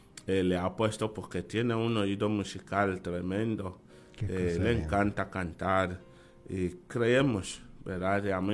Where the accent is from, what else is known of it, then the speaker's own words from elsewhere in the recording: Equatorial Guinea; Soy de Guinea Ecuatorial.